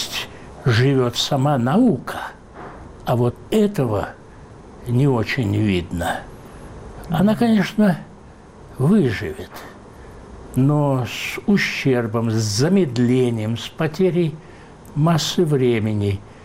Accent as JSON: {"language": "Russian", "country": "Georgia", "tie": "born or raised there", "said": "я сам армянин, который родился и вырос в Грузии."}